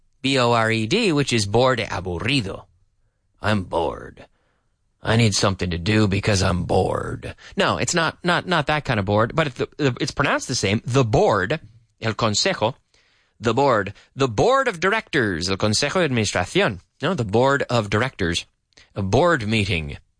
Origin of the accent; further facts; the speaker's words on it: Liverpool, Nova Scotia, Canada; So this was in my hometown of Liverpool, Nova Scotia. And it served Liverpool, Nova Scotia, Canada, by the way.